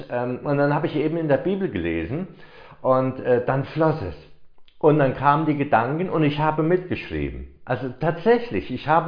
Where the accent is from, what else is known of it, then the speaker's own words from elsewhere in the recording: Hesse, Germany; ich bin hier im Hinterland Marburg-Biedenkopf aufgewachsen.